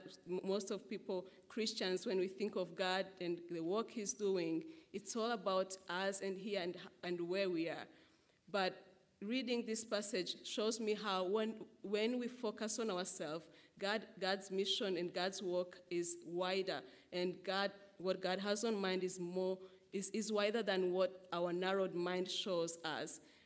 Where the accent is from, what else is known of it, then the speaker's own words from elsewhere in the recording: Rwanda; moved away; I come from Rwanda